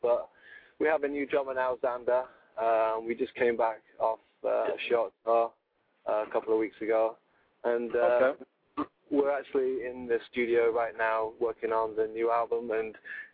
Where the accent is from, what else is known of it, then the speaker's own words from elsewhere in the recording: Manchester, North West England, United Kingdom; moved away; I moved here from Manchester, England, and then I met Kenny, who plays guitar, and we were goofing around for a while